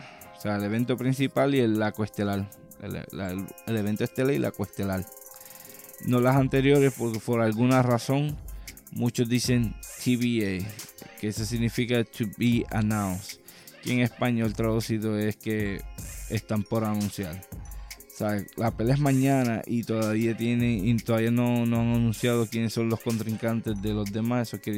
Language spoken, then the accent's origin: Spanish; Puerto Rico; no lo digo porque yo soy a boricua también